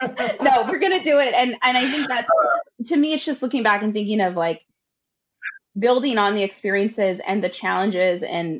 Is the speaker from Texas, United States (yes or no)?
yes; El Paso, Texas, United States; born there; So my first language is English.